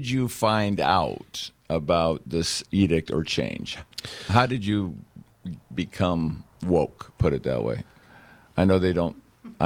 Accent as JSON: {"language": "English", "town": "Milwaukee", "region": "Wisconsin", "country": "United States", "said": "I'm from Milwaukee"}